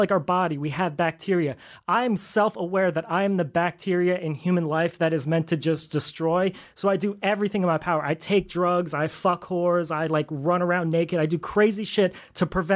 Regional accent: Asbury Park, New Jersey, United States; Asbury Park. Then I got kicked out.

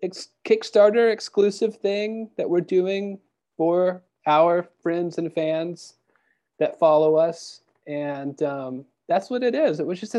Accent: Texas, United States; I'm a Texan fronting a band from England.

